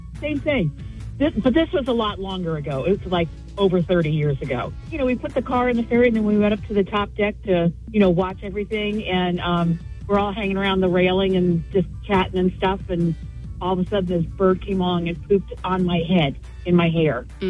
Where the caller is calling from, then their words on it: Rochester, New Hampshire, United States; from Rochester.